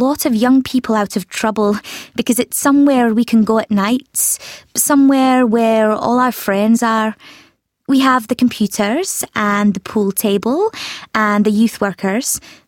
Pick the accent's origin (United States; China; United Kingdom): United Kingdom; Scotland; It annoys people if they're called English, because we're not English.